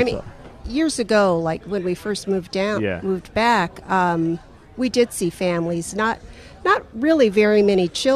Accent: Phoenix, Arizona, United States; No, I grew up in Phoenix.

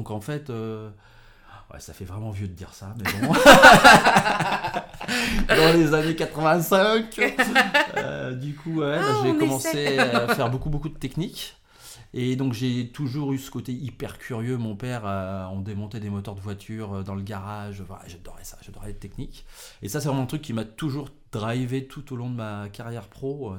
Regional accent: Lyon, Auvergne-Rhône-Alpes, France; moi, je suis lyonnais.

